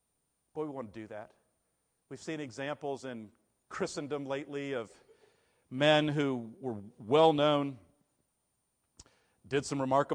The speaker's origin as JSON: {"language": "English", "town": "Huntington", "region": "West Virginia", "country": "United States", "said": "I'm from Huntington. It's beyond us."}